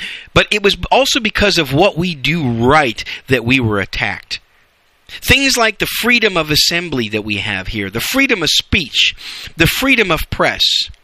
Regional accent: United States; I'm just saying, thank God that I am an American.

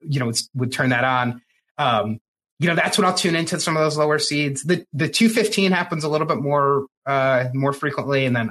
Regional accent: Michigan, United States; Growing up in Michigan State country, that's kind of how it was.

